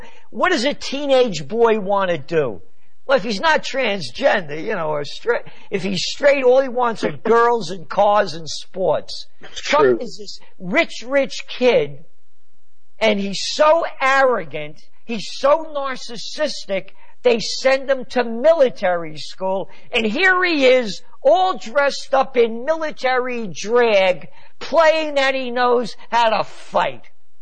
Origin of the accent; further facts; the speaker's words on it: Bronx, New York, United States; I write about how we were kids growing up in the Bronx